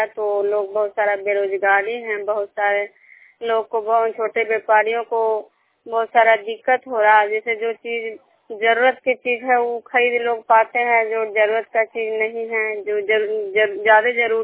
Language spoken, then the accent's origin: Hindi; Khajra, Bihar, India; मैं बिष्णुपुर ग्राम खजरा पंचायत नालंदा जिला नंगनौसा प्रखंड के निवासी हूँ।